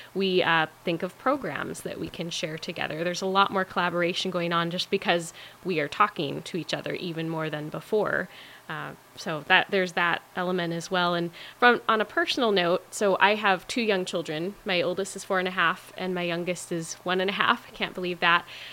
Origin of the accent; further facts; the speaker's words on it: Sterling, Alaska, United States; I grew up in Sterling.